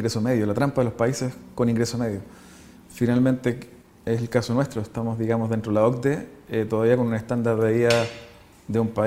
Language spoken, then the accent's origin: Spanish; Chile; tiene un nivel de consumo de cultura muy superior al que tenemos nosotros en Chile